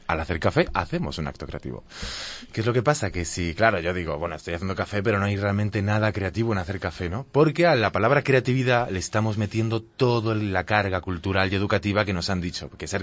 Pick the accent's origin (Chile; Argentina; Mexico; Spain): Spain; Torrelodones, Community of Madrid; Hombre, debo decir que me crié en Torrelodones.